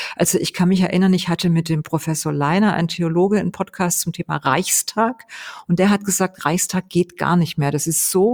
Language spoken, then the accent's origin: German; Weingarten, Baden-Württemberg, Germany; Ich komme ja aus Ravensburg-Weingarten